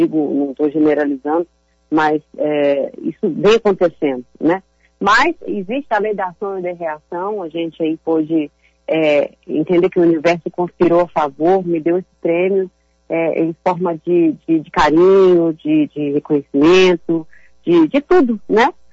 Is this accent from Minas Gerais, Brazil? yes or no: yes; Sete Lagoas, Minas Gerais, Brazil; Eu voltei para Sete Lagoas, minha terra, para gravar esse DVD, que tem a minha cara